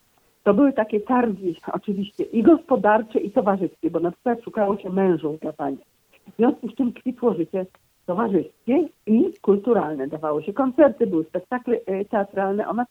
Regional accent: Poznań, Greater Poland Voivodeship, Poland; jako poznanianka rodowita

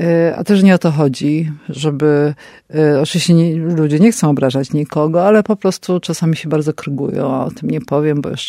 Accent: Kraków, Lesser Poland, Poland; Ja tutaj mieszkałam przez lata, tu się wychowywałam przy ulicy teraz Królewskiej, kiedyś 18 stycznia.

